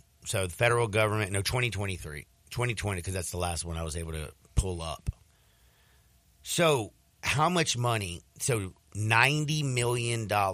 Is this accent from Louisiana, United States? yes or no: no; Memphis, Tennessee, United States; I don't know if you know I'm from Memphis.